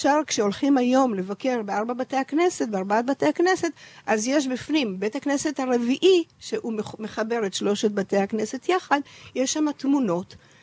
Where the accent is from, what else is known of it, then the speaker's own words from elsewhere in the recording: Netanya, Central District, Israel; שלנו במקרה הייתה בנתניה, כי אנחנו שנינו מנתניה, ורוב האורחים היו משם